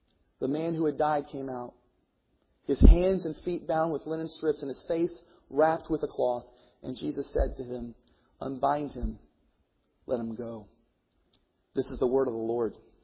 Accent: Tulsa, Oklahoma, United States; As I grew up in the Bible church, it's pretty prevalent in Tulsa.

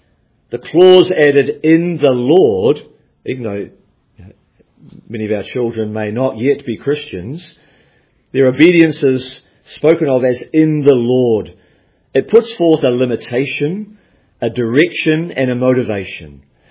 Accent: Victoria, Australia; a difficult thing in my home state of Victoria

